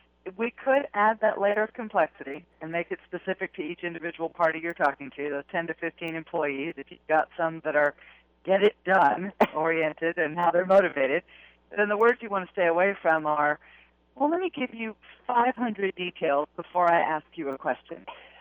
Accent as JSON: {"language": "English", "region": "Texas", "country": "United States", "said": "I am. I am originally from Texas."}